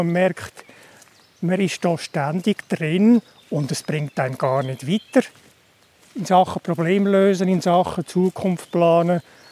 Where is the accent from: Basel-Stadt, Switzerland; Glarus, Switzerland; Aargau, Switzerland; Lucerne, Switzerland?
Lucerne, Switzerland; now in Winterthur, Switzerland; Ich bin ursprünglich Luzerner, wohne aber seit 20 Jahren in Winterthur.